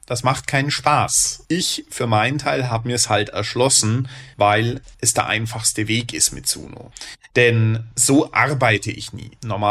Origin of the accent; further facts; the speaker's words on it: Bavaria, Germany; in Bayern, wo ich groß geworden bin